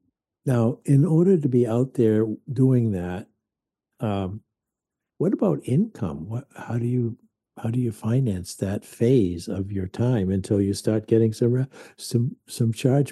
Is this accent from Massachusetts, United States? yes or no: no; Maine, United States; Hey, I grew up in Maine. We only had three last names.